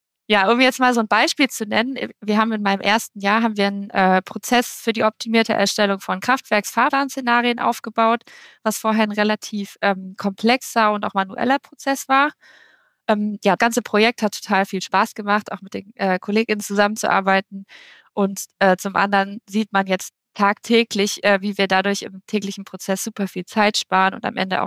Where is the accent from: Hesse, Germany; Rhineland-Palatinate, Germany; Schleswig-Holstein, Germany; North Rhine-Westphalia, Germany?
North Rhine-Westphalia, Germany; Aachen; born there; ich komme gebürtig aus Aachen, mir gefällt die Stadt auch sehr gut, deswegen wollte ich gerne hierbleiben.